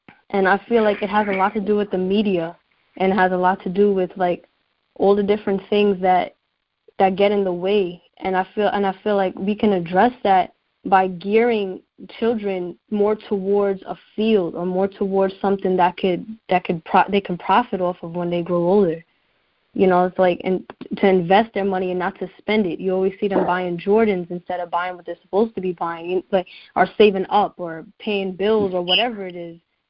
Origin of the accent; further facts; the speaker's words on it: New York, United States; Yeah, I'm from New York. And I'm 18, so I guess I'm right up the alley for the youth, because I am the youth.